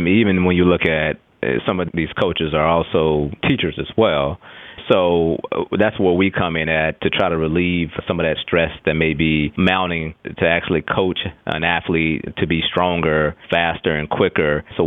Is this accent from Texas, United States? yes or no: yes; Texas, United States; Similar to Matt, I'm actually from Texas, and as many people know, football and track are very big in Texas